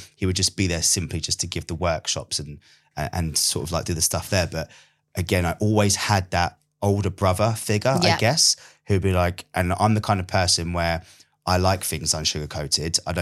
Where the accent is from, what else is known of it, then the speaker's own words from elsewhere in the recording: England, United Kingdom; accent: Essex; I'm this English guy who speaks way too fast. And at the time, I think I had like a really Essexy sort of accent. So I was in Essex at the time.